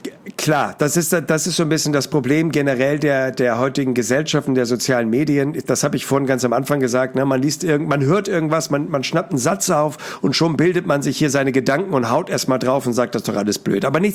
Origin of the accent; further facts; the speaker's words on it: Hamburg, Germany; bei mir als Hamburger Friseur